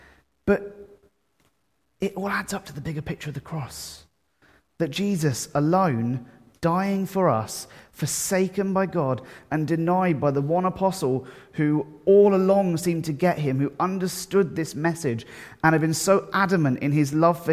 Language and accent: English; Frimley, South East England, United Kingdom; I was born in Frimley Park Hospital, and I was brought home to my parents' house on Chobham Road. I've known this town since my birth.